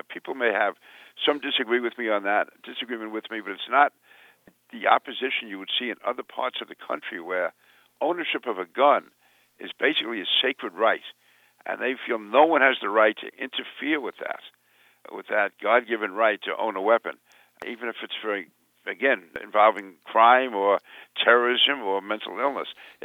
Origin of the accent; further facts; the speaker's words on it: Queens, New York, United States; I grew up in Sunnyside, Queens, which was in basically Irish and Jewish enclave. It was almost entirely blue collar.